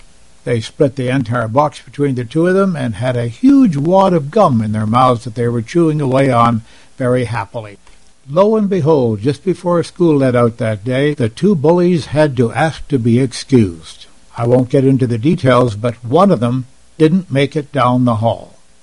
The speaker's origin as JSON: {"language": "English", "town": "Toronto", "region": "Ontario", "country": "Canada", "tie": "born or raised there", "said": "I recall that when I was attending grade school in Toronto, Canada, where I was born and almost raised, there existed a pair of schoolyard bullies"}